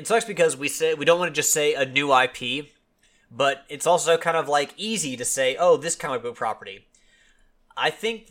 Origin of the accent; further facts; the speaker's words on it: Kentucky, United States; I'm from Kentucky. I'm a UK fan. Give me a break.